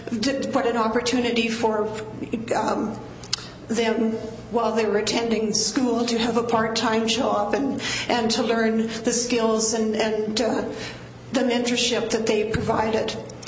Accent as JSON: {"language": "English", "town": "Winnipeg", "region": "Manitoba", "country": "Canada", "tie": "born or raised there", "said": "I've lived in Winnipeg all my life. Fort Rouge all my life, growing up in Riverview, now living on Jesse for the last 35 years. Moved on to Jesse in 78."}